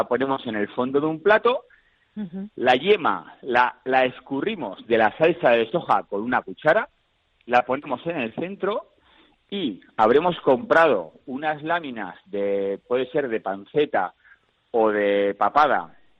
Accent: Navarre, Spain; yo soy del sur de Navarra

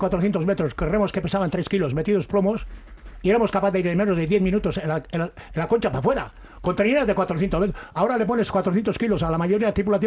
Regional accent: Orio, Basque Country, Spain; Lo que pasa es que vine yo de Orio también, entonces pues era un reclamo, ¿no?

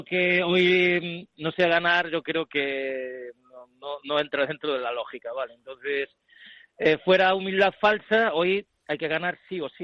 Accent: Galicia, Spain; porque aparte yo como gallego y aparte conozco el fútbol de aquí

